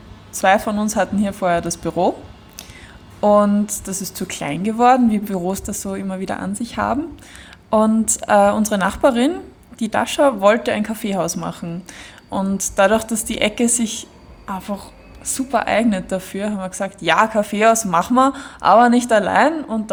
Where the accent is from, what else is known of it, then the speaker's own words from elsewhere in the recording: Vienna, Austria; wir kennen Gersthof, wir sind alle aus Gersthof und wir wissen um die Gegebenheiten dieser Ecke hier